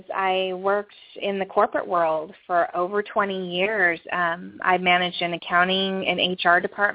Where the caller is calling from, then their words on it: Chesapeake, Virginia, United States; And I'm calling from Chesapeake, Virginia, the Hampton Roads area.